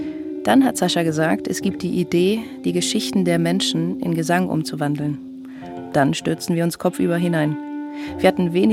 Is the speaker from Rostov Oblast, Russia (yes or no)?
no; Moscow, Russia; now in Haifa, Israel; Ich komme aus Moskau, jetzt lebe ich in Haifa.